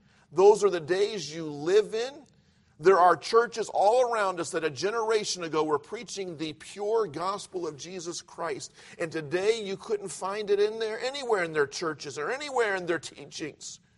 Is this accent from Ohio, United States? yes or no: yes; Ohio, United States; I grew up outside of Cleveland, Ohio.